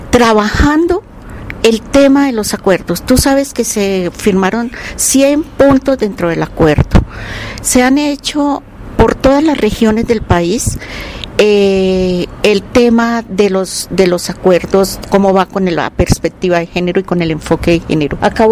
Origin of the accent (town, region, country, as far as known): Colombia